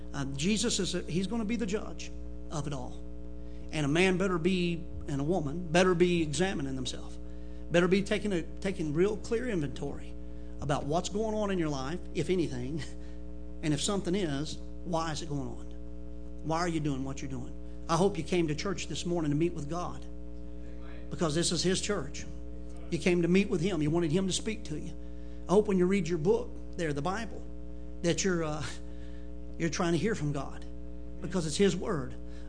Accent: the South, United States; but I'm a Southerner, amen, you know I am.

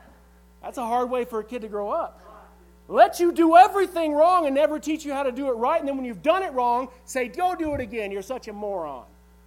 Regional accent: Oak Ridge, Tennessee, United States; I mean, I grew up in Oak Ridge, but I can't explain what Albert Einstein did.

